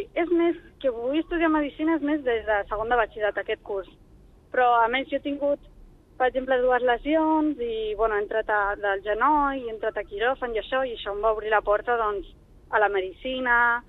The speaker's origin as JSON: {"language": "Catalan", "town": "Sant Boi de Llobregat", "region": "Catalonia", "country": "Spain", "said": "jo soc de Sant Boi i estic a Salou amb els amics"}